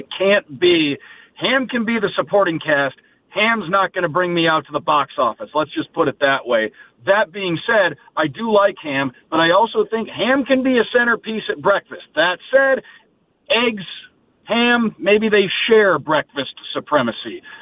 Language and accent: English; Detroit, Michigan, United States; You know, I'm from Detroit.